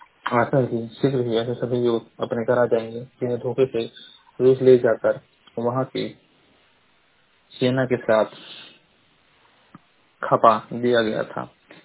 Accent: Maharajganj, Uttar Pradesh, India; मैं जिला महाराजगंज का निवासी हूँ।

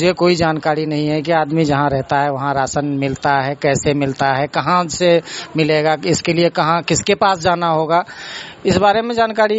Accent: Bihar, India; मैं बिहार का रहने वाला हूँ।

